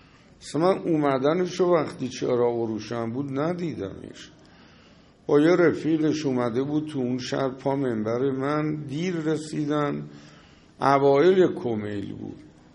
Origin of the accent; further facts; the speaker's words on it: Tehran, Tehran Province, Iran; میگودم منم بچه تهرونم